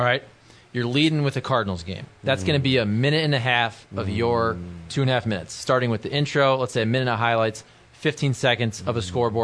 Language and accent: English; Ireland; Really? I am Irish, though.